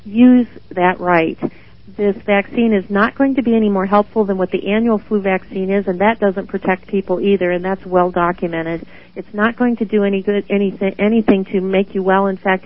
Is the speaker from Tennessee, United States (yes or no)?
no; Cleveland, Ohio, United States; I'm a physician from Cleveland, Ohio